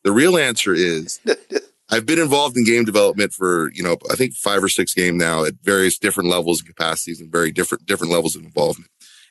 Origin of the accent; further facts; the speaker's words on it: Huntington Beach, California, United States; Huntington Beach was a big melting pot of a place with, you know, a lot of different cultures and a lot of different great food.